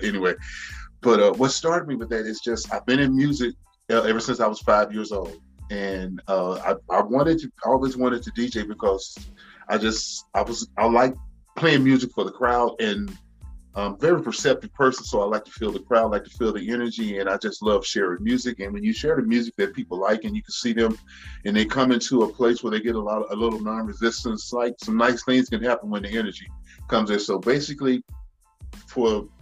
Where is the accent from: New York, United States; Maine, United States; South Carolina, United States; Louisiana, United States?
Louisiana, United States; Shreveport; now in Scottsbluff, United States; I'm from Shreveport, Louisiana, but I'm currently living in Scottsbluff, Nebraska, which is where me and my wife have incorporated our record label, Son of Man Records.